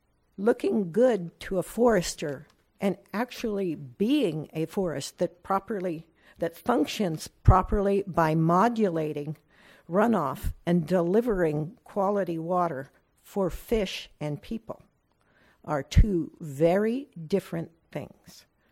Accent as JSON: {"language": "English", "town": "Elk River", "region": "California", "country": "United States", "said": "from Elk River, third generation farmer, surveyor"}